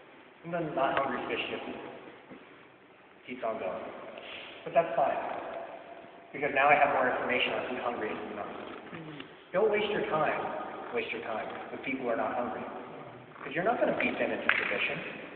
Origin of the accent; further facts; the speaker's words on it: China; I grew up in China, and really there's no official religion there. Most people are atheists.